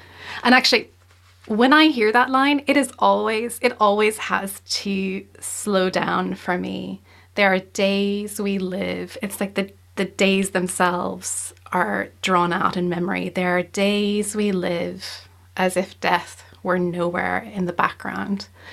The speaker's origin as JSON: {"language": "English", "region": "South Carolina", "country": "United States", "tie": "born or raised there", "said": "So I was brought up in South Carolina, and I went to university in Oklahoma"}